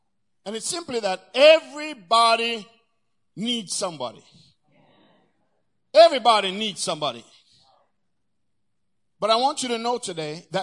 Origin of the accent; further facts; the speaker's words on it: Poorman's Corner, Saint Thomas, Jamaica; I grew up in a little town called Poorman's Corner. And just by the name of the town, you can imagine what kind of corner it was. In Yala, St. Thomas.